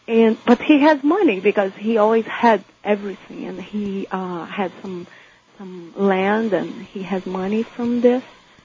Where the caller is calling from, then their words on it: Brazil; English is a second language; and I'm from Brazil. I'm sorry about my accent.